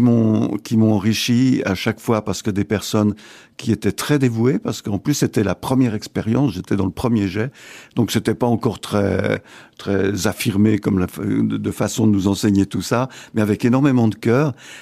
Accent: Geneva, Switzerland; Et je suis né à Genève.

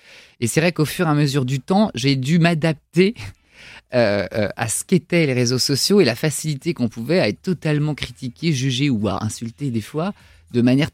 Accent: Île-de-France, France; J'habite dans une maison, dans le 95, là où j'ai grandi, en fait.

